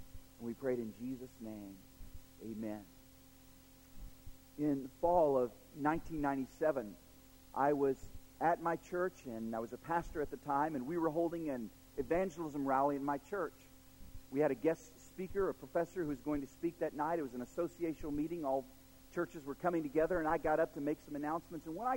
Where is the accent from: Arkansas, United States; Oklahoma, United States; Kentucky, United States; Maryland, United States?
Oklahoma, United States; I'm from Oklahoma.